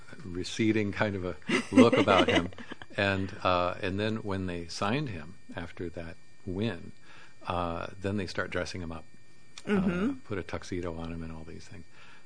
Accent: Ohio, United States; born there; I was born in Ohio.

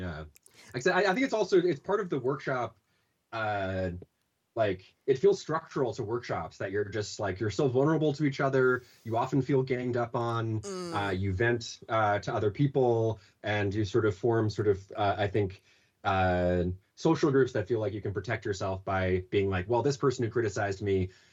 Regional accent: Boston, Massachusetts, United States; Well, I'm from Boston.

